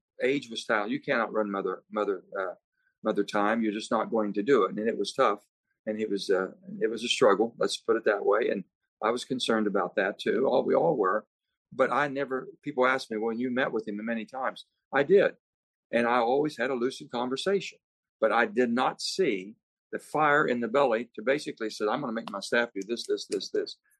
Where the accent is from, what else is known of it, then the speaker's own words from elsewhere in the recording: Pennsylvania, United States; You might be in Pittsburgh, close to my hometown.